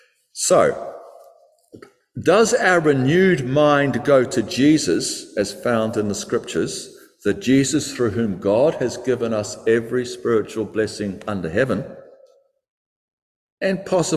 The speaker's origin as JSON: {"language": "English", "country": "New Zealand", "said": "from then on, I knew that what I might assume as a Kiwi barbecue was not local practice."}